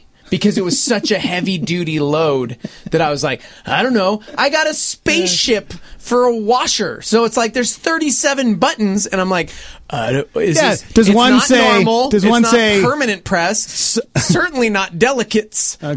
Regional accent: New Jersey, United States; accent: Minnesota-like; Hey, I'm from Jersey, but I kind of sound like Minnesota, so I just don't know what to do with my accent.

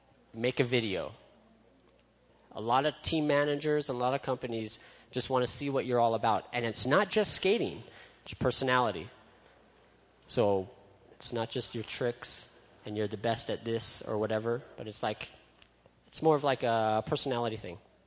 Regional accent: Orange, California, United States; born there; I was born in Orange, right next to Anaheim. So I'm pretty much, yeah, California.

